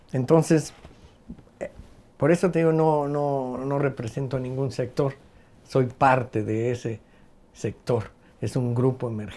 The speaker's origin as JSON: {"language": "Spanish", "region": "Jalisco", "country": "Mexico", "said": "soy un orgulloso jalisciense con 78 años de edad"}